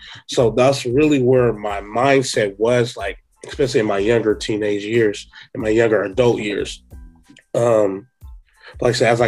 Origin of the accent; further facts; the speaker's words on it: California, United States; Mind you, like I said, I'm from the Bay Area, so I would download a bunch of like underground Bay Area artist music.